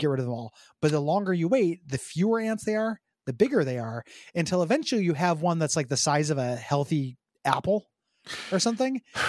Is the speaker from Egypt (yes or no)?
no; Midwest, United States; I grew up in the Midwest. I don't do that because I know about ants